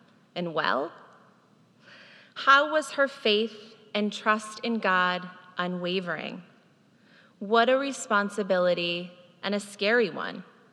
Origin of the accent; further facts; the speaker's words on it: Elmira, New York, United States; I was raised in Elmira, New York, to two amazing Irish Catholic parents. I'm one of six kids.